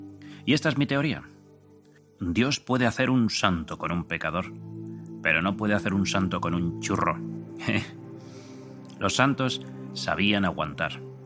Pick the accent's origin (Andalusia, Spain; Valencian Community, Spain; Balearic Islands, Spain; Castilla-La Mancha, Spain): Valencian Community, Spain; Como la gente de mi tierra, tras la Tana. Es el grito de los valencianos, ¡amunt!